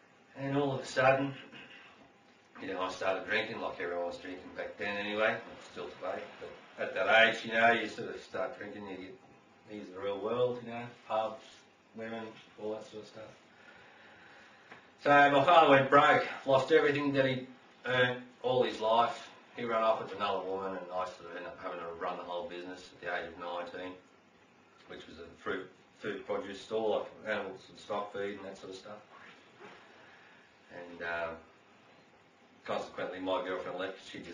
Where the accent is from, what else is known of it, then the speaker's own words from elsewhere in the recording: New South Wales, Australia; born there; I was born in New South Wales in Australia. That's the only New South Wales I think, anyway.